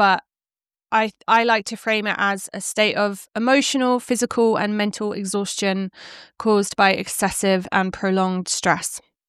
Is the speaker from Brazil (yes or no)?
no; England, United Kingdom; I'm from England. My family are also Welsh and I've got Irish lineages as well. I've been a DIY herbalist since I was 21 and I'm 37 now.